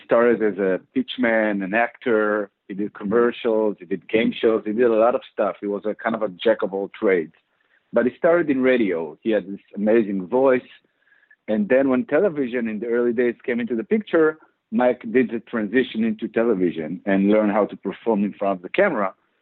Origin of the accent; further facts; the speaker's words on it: Israel; moved away; when I was growing up in Israel.